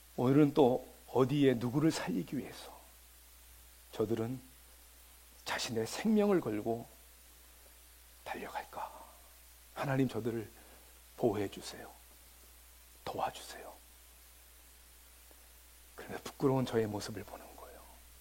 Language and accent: Korean; Georgia, United States; 저는 조지아에서 왔잖아요. 아틀란타 북부 지역에 정말 조용한 밤 9시만 되면 불을 다 끄고 다니는 사람이 없어요. 조용한 동네에서 온 저한테는 너무나 짜증이 나는 거예요.